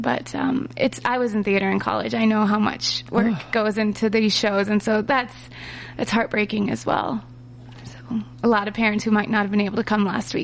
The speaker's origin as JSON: {"language": "English", "region": "Iowa", "country": "United States", "said": "I'm from Central Iowa. I didn't go to Iowa State, but I'm third generation Iowa State."}